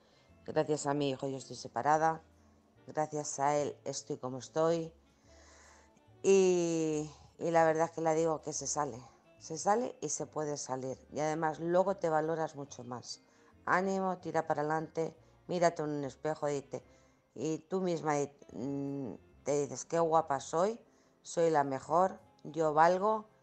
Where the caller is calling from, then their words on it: Alcorcón, Community of Madrid, Spain; de Alcorcón.